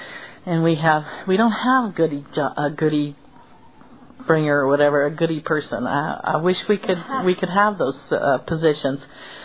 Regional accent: Tucson, Arizona, United States; I am from Tucson, Arizona.

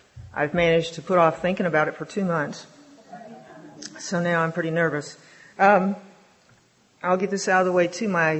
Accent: the South, United States; now in Oregon, United States; I live in Oregon now, but I grew up in the South

